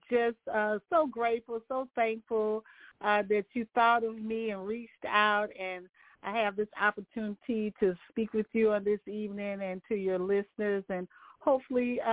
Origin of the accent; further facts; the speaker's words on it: St. Louis, Missouri, United States; Born and raised in St. Louis, Missouri, came from a family of lifelong entrepreneurs.